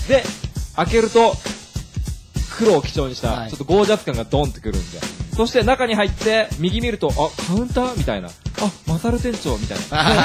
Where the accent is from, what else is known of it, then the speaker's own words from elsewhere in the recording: Saitama, Japan; 知ってますよ、僕の地元ですもん。